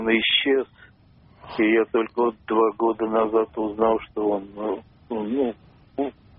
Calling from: Moscow, Russia; Москва, мобильный.

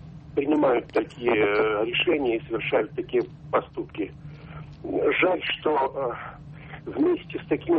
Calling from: Vladivostok, Primorsky Krai, Russia; Я звоню из Владивостока.

